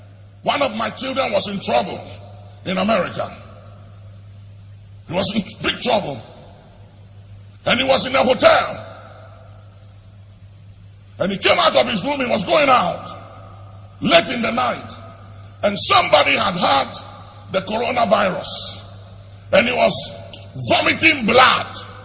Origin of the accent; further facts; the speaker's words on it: Ghana; I am a Ghanaian, and I thank God that I was born a Ghanaian, and I will remain a Ghanaian till the coming of the Lord.